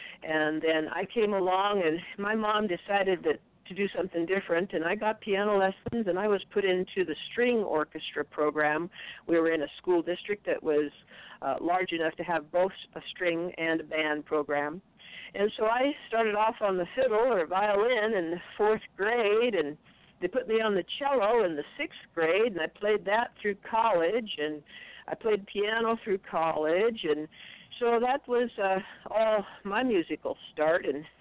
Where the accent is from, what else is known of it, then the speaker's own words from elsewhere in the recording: Oregon, United States; Yes, I grew up on the Oregon coast. That's about as far west as you can get.